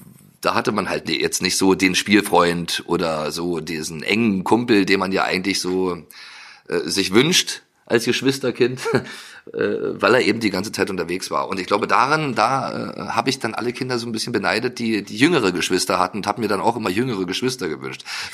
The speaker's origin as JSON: {"language": "German", "region": "eastern Germany", "country": "Germany", "tie": "born or raised there", "said": "wir sind ja auch im Osten groß geworden"}